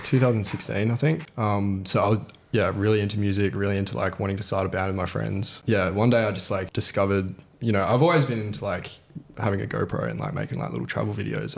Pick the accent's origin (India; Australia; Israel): Australia; Ellenbrook, Western Australia; I grew up in Ellenbrook, that's correct.